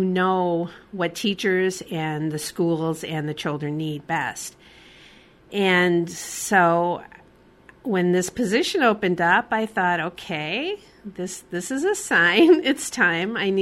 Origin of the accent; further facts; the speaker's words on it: Chicago, Illinois, United States; moved away as an adult; I was born and raised in Chicago and came to Iowa for college. Go Hawks.